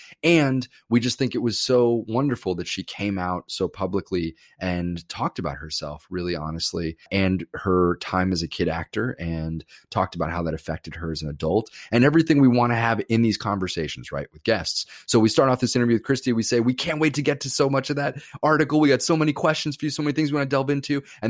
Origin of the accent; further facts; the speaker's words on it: New York, United States; Growing up in New York, hustling for that dollar, baby.